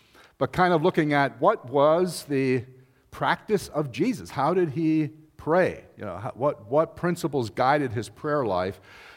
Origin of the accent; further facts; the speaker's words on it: Pennsylvania, United States; my wife and I are Lancaster County born and raised people. And so there's a few of you we've known before because we're all from Lancaster County. And so we spent 20 years or so outside of the county in ministry, as far away as Nigeria.